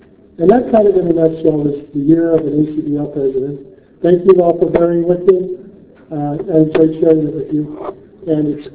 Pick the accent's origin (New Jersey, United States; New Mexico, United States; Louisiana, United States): New Mexico, United States; Los Alamos; came back home and spent some time at my sectional in my hometown of Los Alamos.